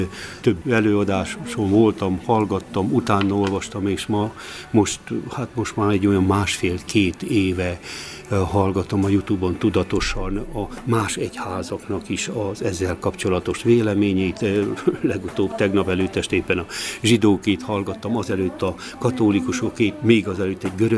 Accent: Gacsály, Szabolcs-Szatmár-Bereg, Hungary; a Gacsályban, a faluban, ahol felnőttem, és később lelkész voltam

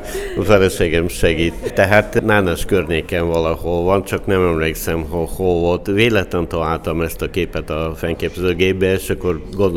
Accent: Bulgaria; Hungarian is a second language; now in Hungary; Persze, ott születtem, és akkor ezt mindig, hogy mondom, minden festőnek van kedvenc témát, és az enyém az régi bulgárházak, a tengerpart, a kolostorok, az ikonok

